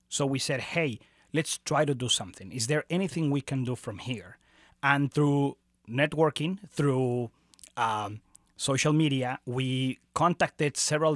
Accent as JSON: {"language": "English", "country": "Bolivia", "tie": "born or raised there", "moved": "as an adult", "lives_now": "Kansas City, United States", "said": "I grew up in Bolivia. I went there to high school, and then I came in 2002. And I've been here since."}